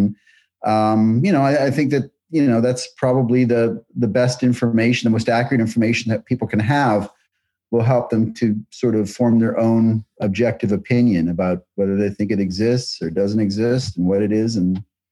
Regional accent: Minnesota, United States; I think it was at the public library when I was growing up in Minnesota.

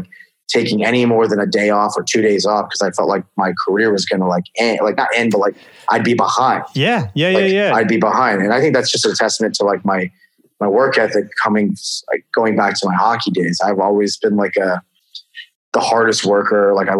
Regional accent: Houston, Texas, United States; born there; My dad is from New York, and they ended up living in moving to Texas at that time. And I was born in Houston

